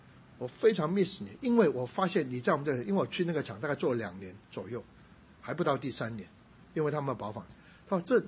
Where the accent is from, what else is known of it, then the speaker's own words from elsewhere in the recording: China; 我是中国人